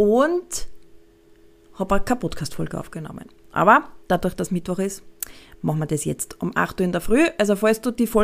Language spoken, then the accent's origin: German; Austria; bei uns in Österreich